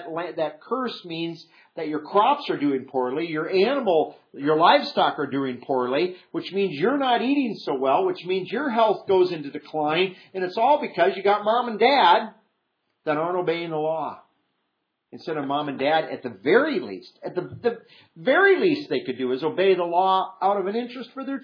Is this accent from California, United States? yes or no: no; Iowa, United States; If you had hot weather like this growing up in Iowa, you know what?